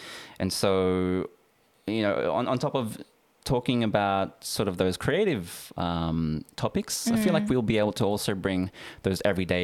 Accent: Sydney, New South Wales, Australia; I am also from Sydney. Sydney boy, born and raised.

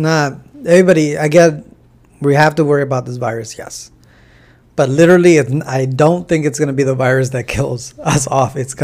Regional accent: Los Angeles, California, United States; Oh, I said, they had asked me where I'm from, and I sai

